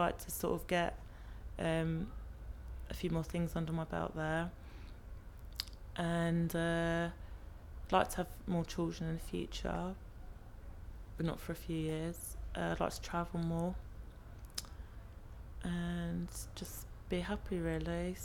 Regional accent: Carshalton, London, United Kingdom; born there; in Carshalton, unfortunately, because it's not a very nice hospital.

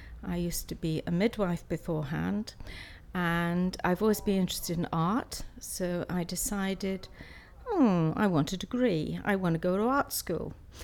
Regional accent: Swansea, Wales, United Kingdom; I'm age 68 and I'm from Swansea in South Wales.

